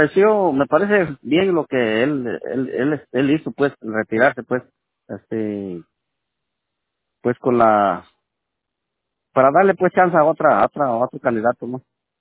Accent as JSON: {"language": "Spanish", "country": "Mexico", "said": "Pues no sé, yo soy mexicano"}